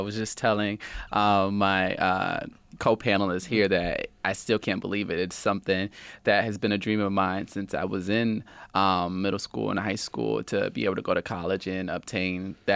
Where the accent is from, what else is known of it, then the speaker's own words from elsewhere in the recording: Rochester, New York, United States; So I'm from Rochester, born and raised. I come from both my mother and my father, who are from Rochester as well, and I have an older sister.